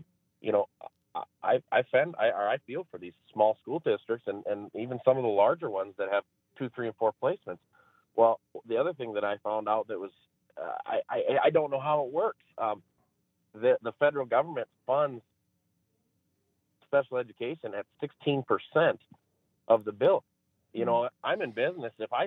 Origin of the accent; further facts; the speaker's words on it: South Dakota, United States; we're from South Dakota, we know what's best for South Dakota, we're going to do it here kind of attitude